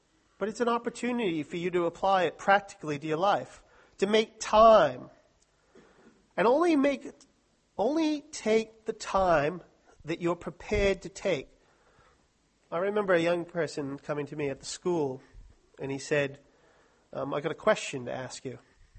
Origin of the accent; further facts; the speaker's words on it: United States; I'm American and I know the stupid thing.